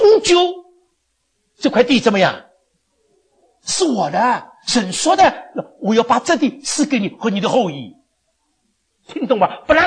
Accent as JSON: {"language": "Chinese", "region": "Shanghai", "country": "China", "said": "我们上海人最不喜欢听见这个字\"死\"这个字。哎呀，我曾经在上海的那个香港的那个教会里面呢，大半的人都是上海人，所以为着这样的缘故，我广东话学不好。"}